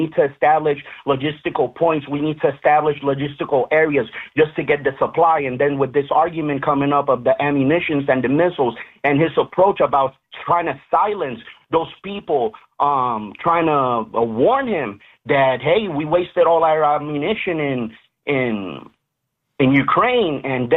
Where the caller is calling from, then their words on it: Puerto Rico; I'm calling here from the Caribbean and from Puerto Rico and listening to you from Texas